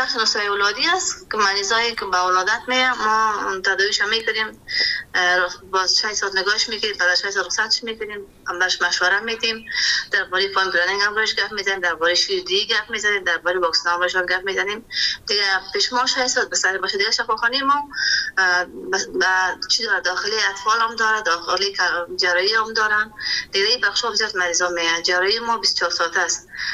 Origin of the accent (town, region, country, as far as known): Kabul, Afghanistan; born or raised there